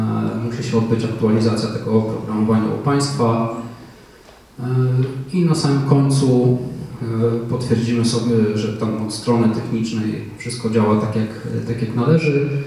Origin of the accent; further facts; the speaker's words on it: Warsaw, Masovian Voivodeship, Poland; bo tutaj ja akurat jestem z Warszawy